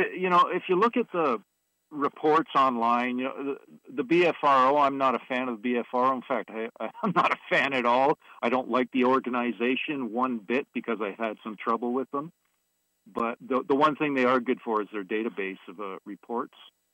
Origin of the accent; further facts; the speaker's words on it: Toronto, Ontario, Canada; I'm an Ontario resident, born here. You know, I was born in Toronto, and I live just north of the city. I've been here all my life, basically. And, you know, I'm in my early 50s at this point.